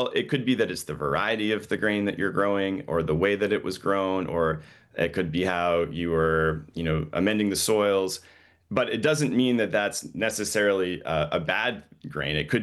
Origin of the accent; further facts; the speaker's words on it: Caribou, Maine, United States; I grew up in Caribou, so I'm from the county, and we would sell a lot of what we were doing in Southern Maine and in the greater Boston area.